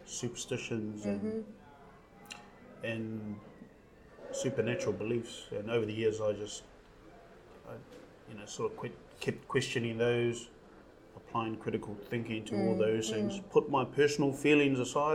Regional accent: Bay of Plenty, New Zealand; now in Wellington, New Zealand; I'm originally from the Eastern Bay of Plenty area, but I've lived here in Wellington for 20 plus years.

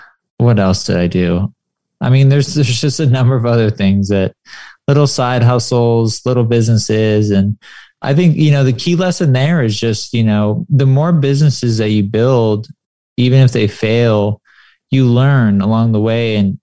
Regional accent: San Clemente, California, United States; also born or lived in Detroit; I was born in Detroit. Father passed away when I was six. Grew up in a town called San Clemente, which is a beautiful town.

